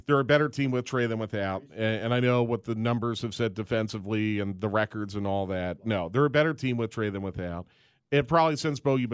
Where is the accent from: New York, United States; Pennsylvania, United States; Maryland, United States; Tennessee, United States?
Pennsylvania, United States; Philadelphia; I grew up adoring the Olympics, particularly the Winter Olympics, where I grew up in Philadelphia.